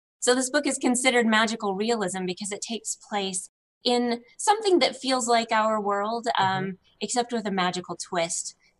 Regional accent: the West, United States; And I grew up a lot in the West, where a lot of these stories were really interesting to me.

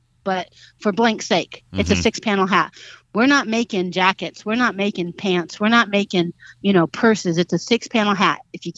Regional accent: Michigan, United States; Like I said, I grew up in Michigan. We grew up southwest corner, right there on the beach.

